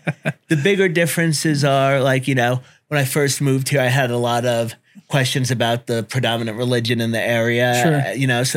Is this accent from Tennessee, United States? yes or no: no; Brooklyn, New York, United States; also born or lived in Denver / Los Angeles; So I grew up in Brooklyn.